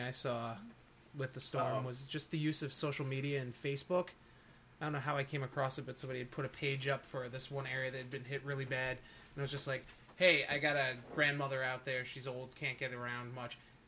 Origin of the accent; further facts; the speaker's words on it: New York, United States; I grew up on Long Island